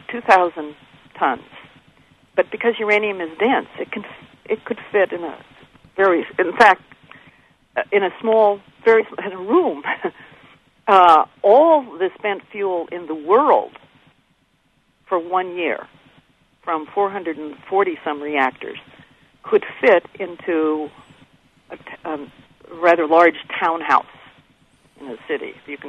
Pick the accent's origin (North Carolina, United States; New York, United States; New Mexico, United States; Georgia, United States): New Mexico, United States; I grew up in New Mexico. My neighbors were uranium miners. They would go up to Grants, to the mineral belt there and mine uranium.